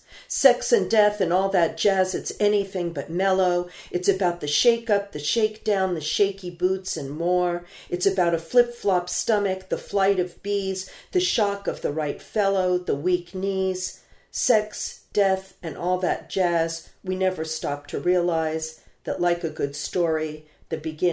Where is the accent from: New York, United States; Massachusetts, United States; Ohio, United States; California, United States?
New York, United States; New York City; I grew up in New York City.